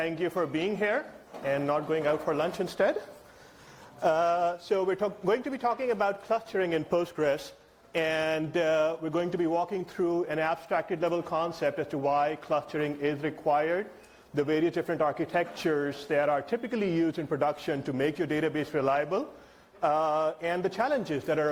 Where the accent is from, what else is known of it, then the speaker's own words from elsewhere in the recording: Islamabad, Islamabad Capital Territory, Pakistan; I came all the way from Islamabad